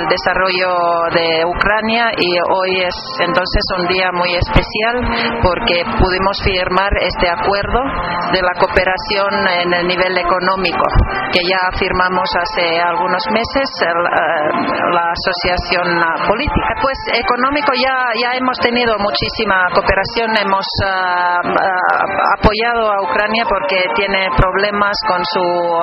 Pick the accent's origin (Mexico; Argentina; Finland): Finland; Spanish is a second language; Como saben, Finlandia es un país vecino con Rusia, que es un país amigo.